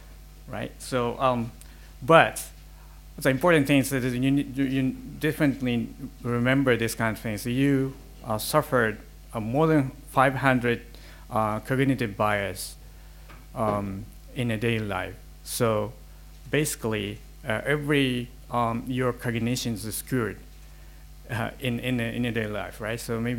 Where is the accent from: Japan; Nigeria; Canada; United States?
Japan; from Japan.